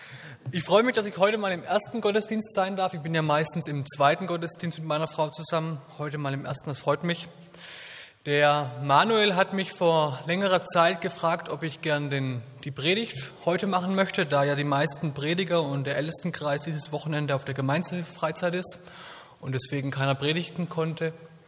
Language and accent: German; Southern Germany, Germany; 32 Jahre alt. Ich bin verheiratet mit Miriam. Wir haben zwei kleine Kids und ich komme aus Süddeutschland, hört vielleicht noch ein bisschen.